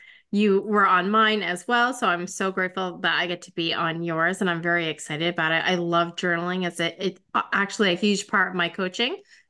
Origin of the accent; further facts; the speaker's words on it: Vermont, United States; So I am from Vermont, right up next to the Canadian border. So I'm pretty much in the middle of nowhere.